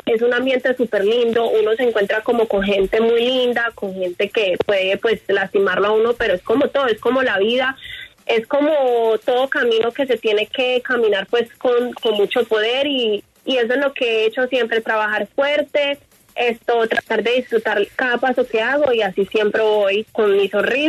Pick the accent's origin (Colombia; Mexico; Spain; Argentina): Colombia; Puerto Boyacá, Boyacá; Yo soy de Puerto Boyacá, soy boyaca. Y pues siempre llevo mi tierrita en el corazón